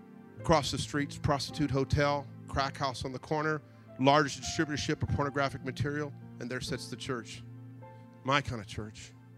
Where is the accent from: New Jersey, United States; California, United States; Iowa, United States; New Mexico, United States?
California, United States; See, when I grew up in the East Bay, I grew up in a Hispanic and black neighborhood.